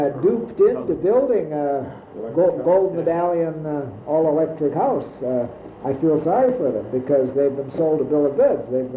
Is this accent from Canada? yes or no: no; Illinois, United States; Illinois.